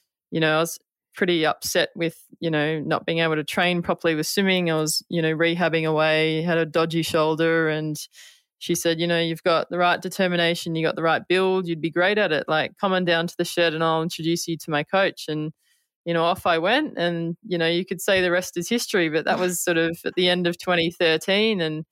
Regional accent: Melbourne, Victoria, Australia; also born or lived in Falls Creek; I am the eldest of four, and I grew up in Melbourne

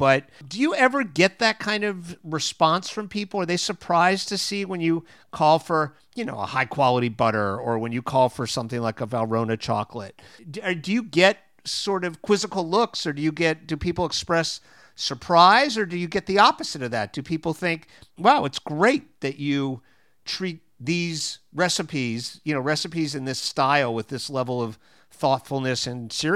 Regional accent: Florida, United States; I mean, I grew up in South Florida, right? Which is geographically in the South.

